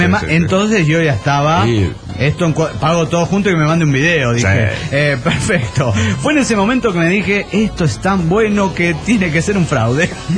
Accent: Chihuahua, Mexico; de Chihuahua, México.

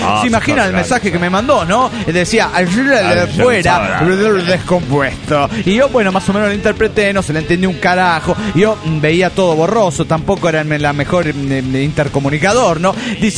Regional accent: Olavarría, Buenos Aires Province, Argentina; de Olavarría, Argentina también.

